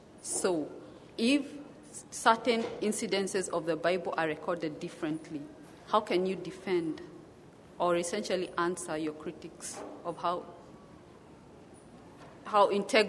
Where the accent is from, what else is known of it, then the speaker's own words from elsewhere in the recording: Arkansas, United States; my question is to either of you. I'm from Arkansas.